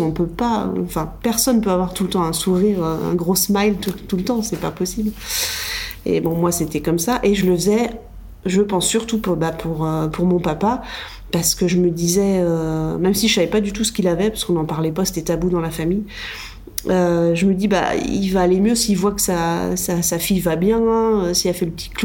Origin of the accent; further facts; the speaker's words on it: Angers, Pays de la Loire, France; moi je suis originaire d'Angers, de la région d'Angers, donc au nord-ouest.